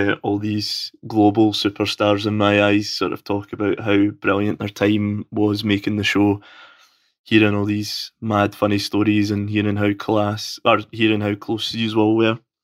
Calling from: Scotland, United Kingdom; I'm coming to you all the way from sunny Scotland, so I apologize if you can't understand my dulcet accent.

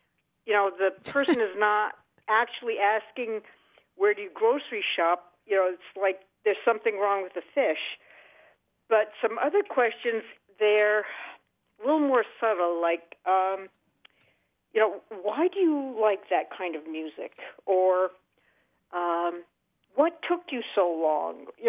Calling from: Burlington, Vermont, United States; I'm calling from Burlington, Vermont.

